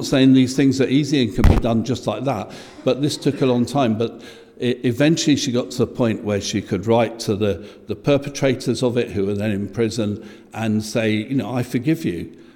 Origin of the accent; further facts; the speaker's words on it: Chiswick, London, United Kingdom; so I grew up in Chiswick, maybe 3 miles away was Ealing.